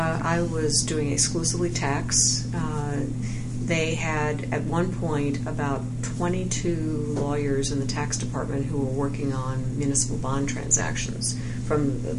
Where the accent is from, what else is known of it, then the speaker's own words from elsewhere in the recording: Washington, District of Columbia, United States; Well, I'm from Washington, D.C., one of the few people actually born and raised there.